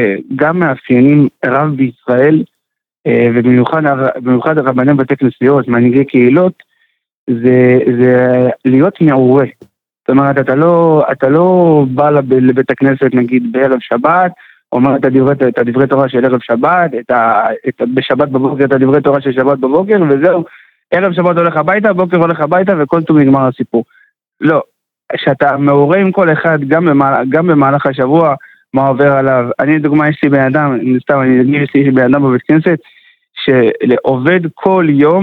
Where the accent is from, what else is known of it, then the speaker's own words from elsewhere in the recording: Ashdod, Southern District, Israel; now in Kiryat Gat, Israel; אני במקור בא מאשדוד.